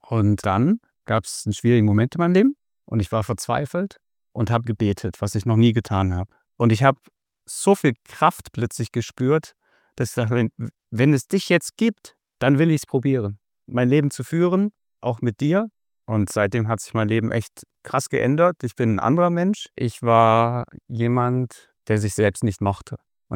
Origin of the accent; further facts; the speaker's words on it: East Germany, Germany; Also ich bin in der DDR aufgewachsen und da bin ich im Prinzip damit aufgewachsen.